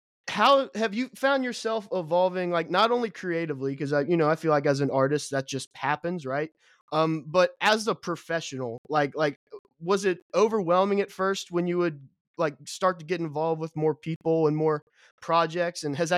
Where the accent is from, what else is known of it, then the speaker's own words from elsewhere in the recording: Cincinnati, Ohio, United States; I'm from Cincinnati and there's like nothing that comes through here.